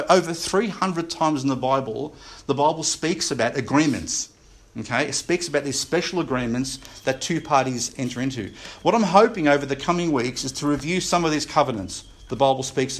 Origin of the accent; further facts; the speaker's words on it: Australia; the government is obliged to pay for an army, a navy, and an air force to protect us as Australian citizens